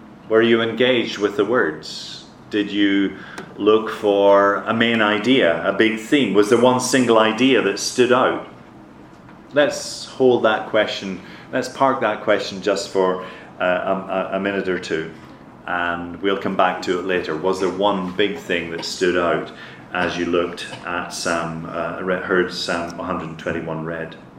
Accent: Ireland; and also in my home country of Ireland.

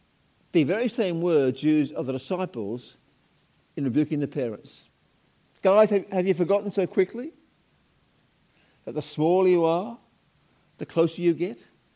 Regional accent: Liverpool, North West England, United Kingdom; I'm from Liverpool, England, so I love

